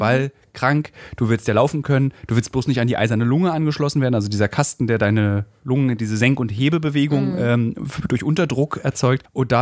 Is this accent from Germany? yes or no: yes; Berlin, Germany; Ich mag den aber als Berliner sehr, weil ich als Berliner gucke den Sender